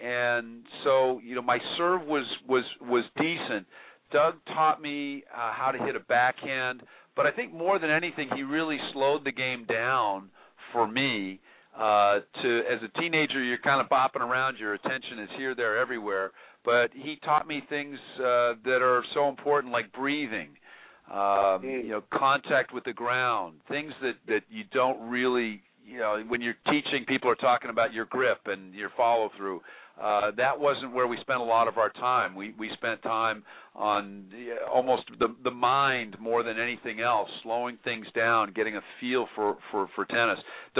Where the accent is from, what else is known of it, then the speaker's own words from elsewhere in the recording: Northern Ireland, United Kingdom; my dad was a teacher here in the Berkeley school. So I had every summer off, and we would fly back to Ireland. So I spent a lot of my youth growing up in Northern Ireland.